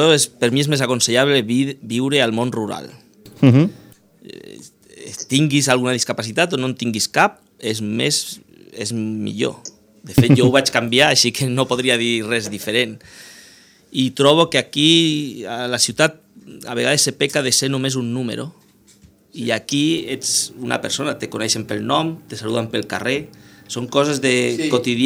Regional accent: Barcelona, Catalonia, Spain; Jo vinc de ciutat. Jo sóc de Barcelona i porto uns anys aquí.

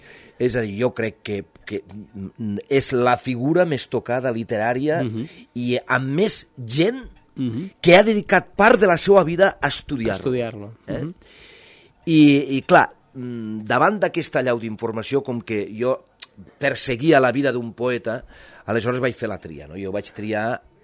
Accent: La Fatarella, Catalonia, Spain; Jo provinc de la Fatarella, la família de ma mare són de la Fatarella, de la Terra Alta, i són carlistes.

